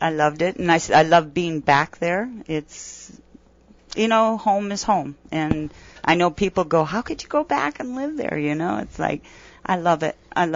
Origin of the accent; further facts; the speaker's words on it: Lake Havasu City, Arizona, United States; I grew up on it, so I cherish growing up in Havasu and enjoying it while it was small.